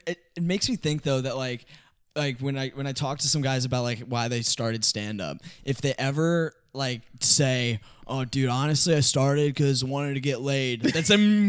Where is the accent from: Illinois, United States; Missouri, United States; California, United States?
Missouri, United States; because I'm from Missouri, the heart of the Midwest.